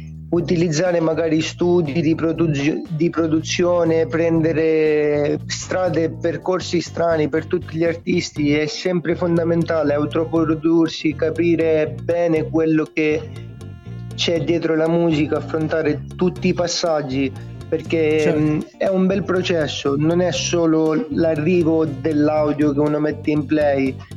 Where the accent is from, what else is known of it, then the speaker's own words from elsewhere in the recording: Piedmont, Italy; now in Paternò, Italy; ora come ora mi trovo a Catania, Paternò, luogo di nascita, sono piemontese